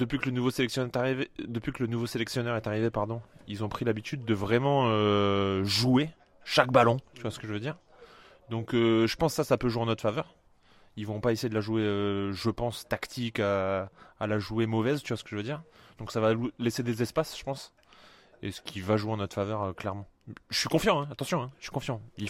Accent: Colomiers, Occitanie, France; Toulousaine, j'ai grandi à Colomiers.

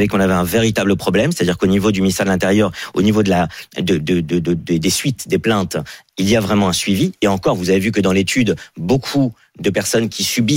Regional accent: France; parce qu'on est des citoyens, nous sommes français

